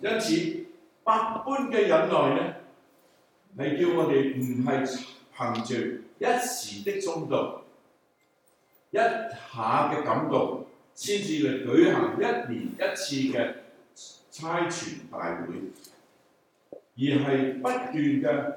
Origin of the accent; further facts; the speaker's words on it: China; accent: Chinese; 是不是因为我的英文带着我们中国人的口音呢？不是。是不是因为我的出生地不是在美国，所以你们不让我来呢？